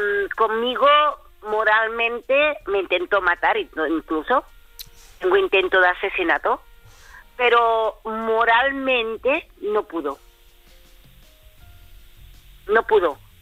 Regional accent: Barcelona, Catalonia, Spain; Yo soy de Barcelona, si yo fuera de Madrid

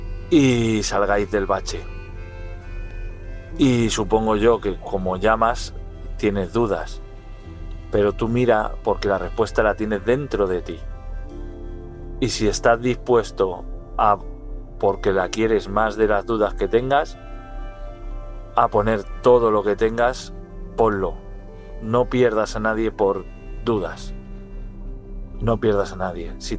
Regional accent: Valladolid, Castile and León, Spain; de Valladolid.

